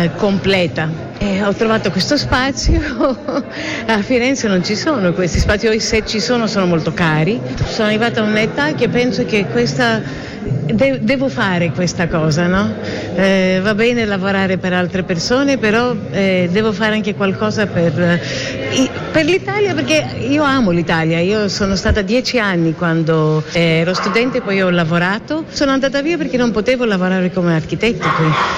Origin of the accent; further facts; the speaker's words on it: Greece; Italian is a second language; moved away as an adult; now in Florence, Italy; Io sono greca 100%.